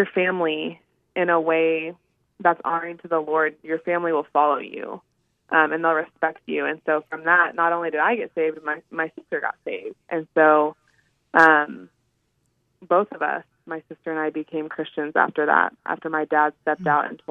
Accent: Texas, United States; I actually grew up in Texas, outside of Dallas, on about 10 acres in the country.

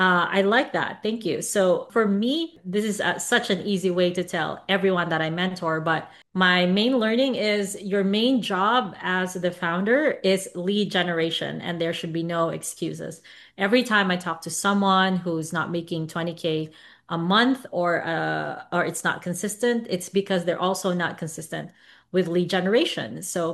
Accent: Philippines; For me, growing up in the Philippines, getting to 20K a month was a big dream come true

